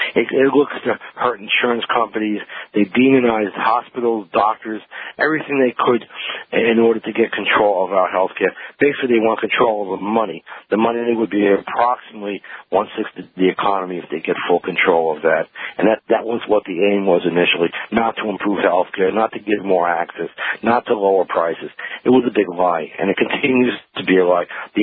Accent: New York, United States; I'm not a native Marylander, I'm from New York

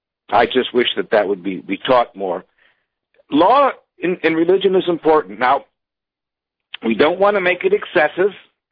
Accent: Cleveland, Ohio, United States; That's not the Christianity that I heard when I was growing up in Cleveland. Now, I'm Jewish

